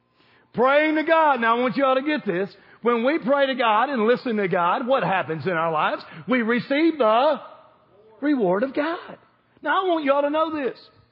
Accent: Bowling Green, United States; As I grew up here in Bowling Green, I never heard anybody go to the Minute Mart

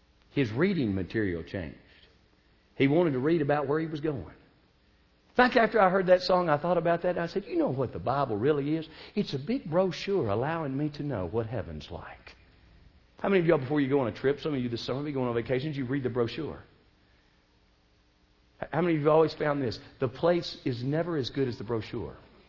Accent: the South, United States; I'm from the South.

